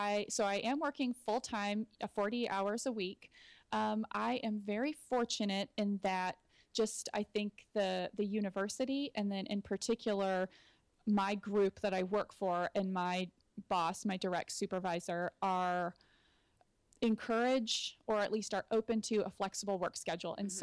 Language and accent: English; Austin, Texas, United States; I'm originally from Austin, Texas. And so it has been an adjustment.